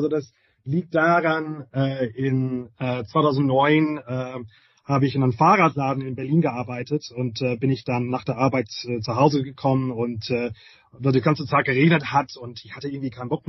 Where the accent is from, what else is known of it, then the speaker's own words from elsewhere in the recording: England, United Kingdom; German is a second language; also ich bin gebürtiger Engländer, also meine Eltern, von … wahrscheinlich erkennst, also die kommen dann aus Irland und Schottland, aber ich habe dann bin dann in England aufgewachsen.